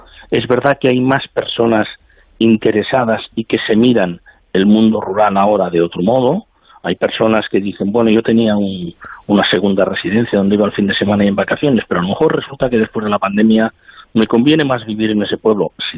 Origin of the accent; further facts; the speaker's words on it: Campo, Aragon, Spain; born there; mi pueblo, Campo Reig, en la provincia de Huesca, la casa que yo nací la han convertido en una casa rural y cuando voy a mi pueblo duermo en la habitación.